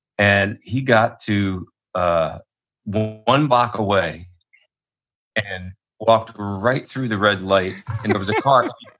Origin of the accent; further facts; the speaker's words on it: Philadelphia, Pennsylvania, United States; I mean, we grew up in Philadelphia. We were never, I was never home.